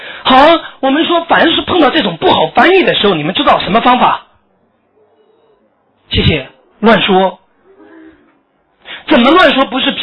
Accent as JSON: {"language": "Chinese", "country": "China", "said": "所以这个汉语习惯我们作为中国人你应该知道"}